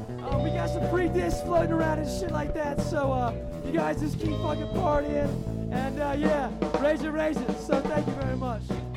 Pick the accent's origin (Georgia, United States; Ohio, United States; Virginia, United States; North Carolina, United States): Georgia, United States; Athens; But we're from Athens, Georgia. You can catch us whenever, you know, you're around or whatever.